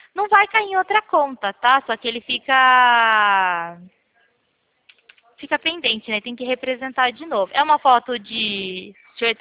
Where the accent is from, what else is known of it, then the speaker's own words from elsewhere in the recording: São Paulo, Brazil; Eu sou do interior de São Paulo.